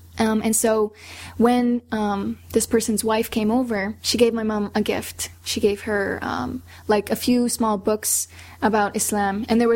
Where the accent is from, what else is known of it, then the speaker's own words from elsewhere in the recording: the South, United States; And I grew up in the South.